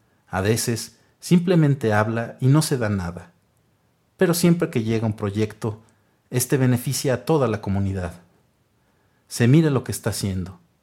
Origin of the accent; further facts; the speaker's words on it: Jocotán, Chiquimula, Guatemala; Yo vengo de Guaraquiche, Jocotán, una aldea en el departamento de Chiquimula. En mi pueblo se habla chortí. Allá hay electricidad y agua potable, pero no hay luz pública ni pavimentado.